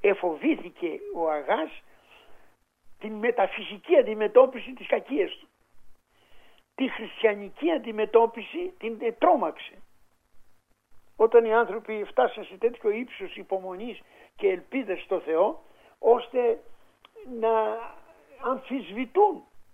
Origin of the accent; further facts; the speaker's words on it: Thessaly, Greece; γιατί εγώ είμαι από τη Θεσσαλία